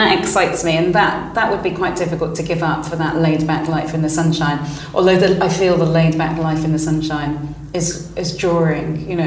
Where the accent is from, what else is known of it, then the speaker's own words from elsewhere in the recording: Spain; I'm half Indian, Fijian and half English. No Spanish blood whatsoever, which confuses people because I can speak Spanish and I grew up in Spain and I do look quite Spanish.